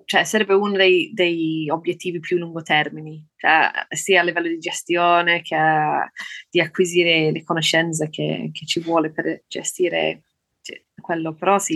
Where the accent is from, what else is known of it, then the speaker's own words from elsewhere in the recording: Yorkshire and the Humber, United Kingdom; Italian is a second language; now in Italy; io vengo da Yorkshire, che è la terra delle pecore